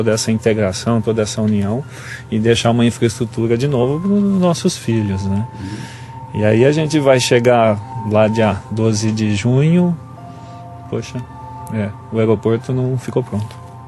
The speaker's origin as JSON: {"language": "Portuguese", "country": "Brazil", "said": "como um bom brasileiro que vive de sonhos"}